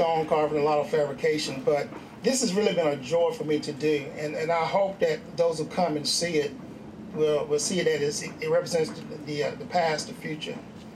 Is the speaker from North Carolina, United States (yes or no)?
yes; North Carolina, United States; I'm originally from North Carolina.